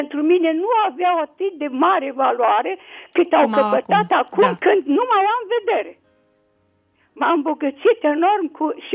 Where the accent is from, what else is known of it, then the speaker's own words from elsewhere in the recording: Târgu Jiu, Gorj County, Romania; sunt din Târgu Jiu.